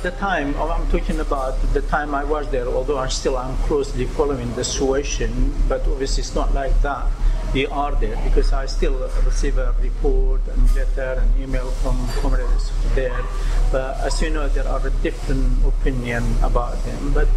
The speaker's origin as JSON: {"language": "English", "region": "Kurdistan Region", "country": "Iraq", "tie": "born there", "second_language": "English", "said": "I was born in 1952 in Iraqi Kurdistan and came from an ordinary family, Muslim family."}